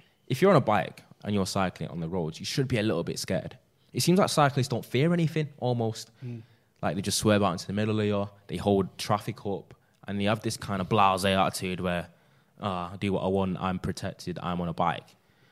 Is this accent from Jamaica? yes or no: yes; Jamaica; Because, being a Jamaican man, I have legs like twigs.